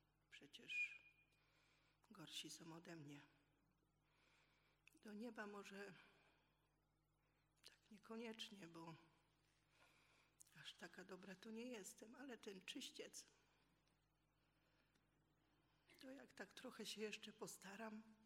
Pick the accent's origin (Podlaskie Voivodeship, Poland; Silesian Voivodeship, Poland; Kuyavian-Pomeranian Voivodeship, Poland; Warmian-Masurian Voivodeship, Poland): Kuyavian-Pomeranian Voivodeship, Poland; born there; moved away as an adult; Perspektywy na Kujawach, bo tam się urodziłam, na mieszkanie własne były takie, no może z 13 lat, może z 15 trzeba poczekać.